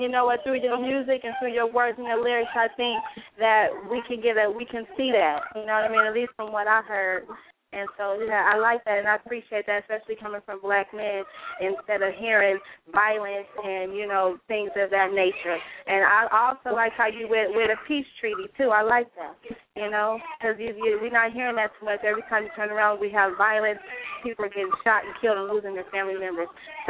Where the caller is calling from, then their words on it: Sacramento, California, United States; I'm calling in from Sacramento.